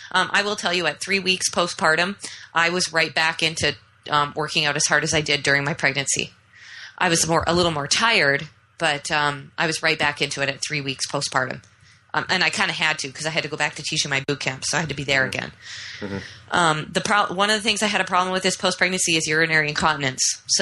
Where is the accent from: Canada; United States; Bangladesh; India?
Canada; I'm Canadian. Women in Canada get a year off after they have a baby.